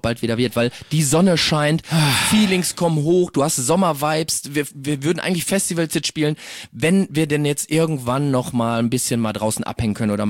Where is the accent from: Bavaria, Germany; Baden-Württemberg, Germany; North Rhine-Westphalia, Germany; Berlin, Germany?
North Rhine-Westphalia, Germany; Duisburg; Oder bei uns in Duisburg, bei uns in Duisburg ist so um die Ecke. Ruhrpott, da sagt man immer bei uns.